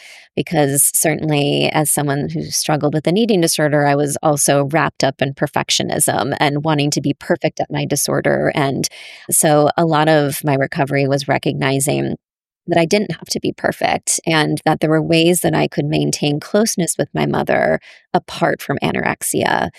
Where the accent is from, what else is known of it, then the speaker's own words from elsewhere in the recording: Massachusetts, United States; So I grew up in Massachusetts, and Boston Children's Hospital had and continues to have an eating disorder unit.